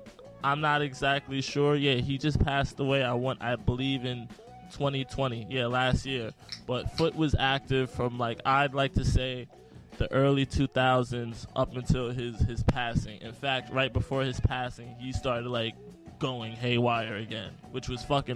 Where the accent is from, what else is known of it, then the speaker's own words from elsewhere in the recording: Queens, New York, United States; I feel like being from New York, it's so prevalent, especially growing up in the 90s and 90s and like the mid 2000s, like Queens, you know